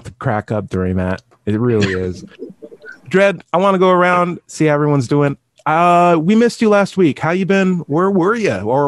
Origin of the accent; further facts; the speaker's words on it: California, United States; I grew up in California